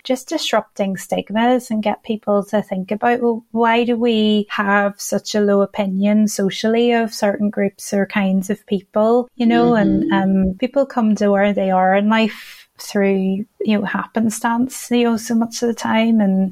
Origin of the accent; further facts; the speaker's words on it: United Kingdom; it's quite awkward for me as a British-Irish person to say mom, you know, I would say mums.